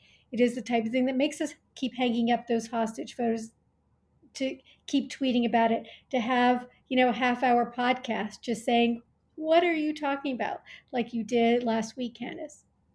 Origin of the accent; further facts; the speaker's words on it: Montreal, Quebec, Canada; now in New York City, United States; Everybody seems to now know somebody, whether here in the U.S. or in Canada, where I'm from Montreal, the anti-Semitism there is becoming very violent. My high school building was shot up a couple of weeks ago.